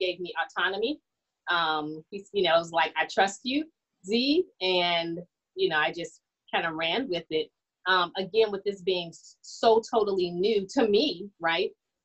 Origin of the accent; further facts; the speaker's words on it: Chicago, Illinois, United States; I grew up in Lake Region Conference here in Chicago, South Suburbs